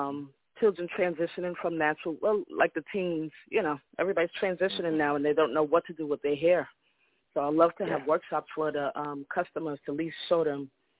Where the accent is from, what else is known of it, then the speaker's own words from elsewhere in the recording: Queens, New York, United States; Well, I'm from Jamaica, Queens, New York.